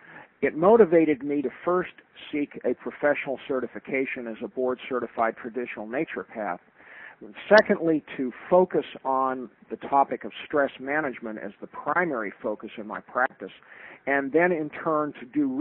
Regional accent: New York City, New York, United States; I, like you, I grew up in the New York City area

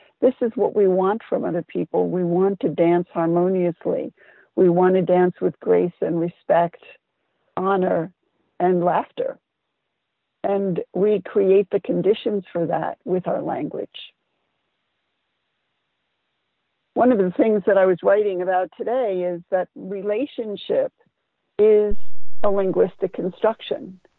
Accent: New York, United States; And I grew up in New York, I think as you are a New Yorker.

